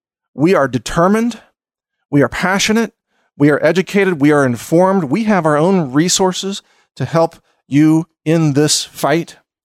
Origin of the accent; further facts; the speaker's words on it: Texas, United States; we are Americans. I am a Texan.